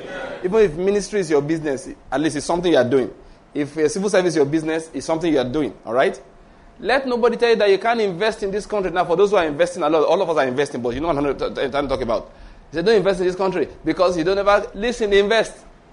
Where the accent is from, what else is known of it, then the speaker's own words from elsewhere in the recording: Western Nigeria, Nigeria; now in Enugu, Nigeria; Naturally speaking, I'm from Western Nigeria. You know that.